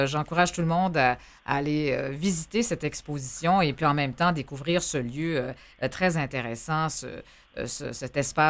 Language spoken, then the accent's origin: French; Quebec, Canada; parce que l'Amérique qui est aussi au cœur de notre propre identité en tant que Québécois